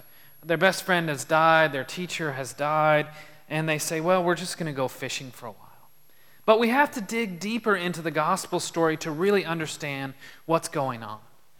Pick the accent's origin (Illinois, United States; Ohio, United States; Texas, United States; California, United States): Texas, United States; moved away as an adult; it was kind of a homecoming for me because I grew up in Texas. I spent the first 22 years of my life there. Moved away from Texas and decided I never wanted to go back.